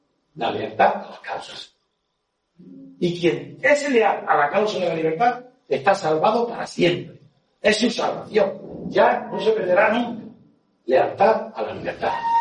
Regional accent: Spain; Somos el pueblo español, el pueblo acobardado

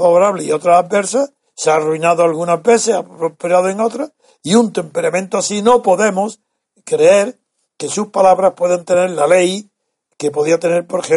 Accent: Spain; Y esto digo, no, como español, eso me basta para preferir a ese presidente a cualquier otro.

